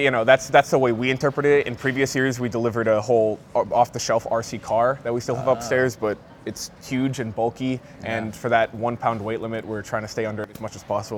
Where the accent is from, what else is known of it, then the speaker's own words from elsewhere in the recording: New York City, New York, United States; now in Michigan, United States; I'm from New York City originally.